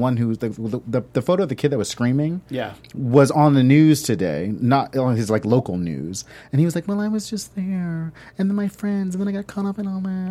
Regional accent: the South, United States; I went to college in North Carolina. I'm from the South. My dad's in the military.

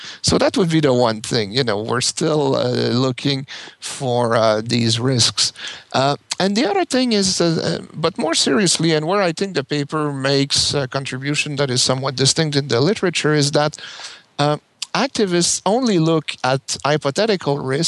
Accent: Quebec, Canada; I grew up in Canada where it's pretty cold and, you know, most people wouldn't want to live there, especially Quebec, where I'm from.

